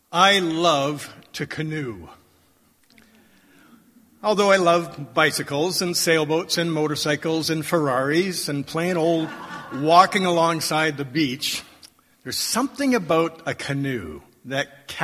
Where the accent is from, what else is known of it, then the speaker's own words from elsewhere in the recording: Ontario, Canada; Karen and I grew up together in Ontario.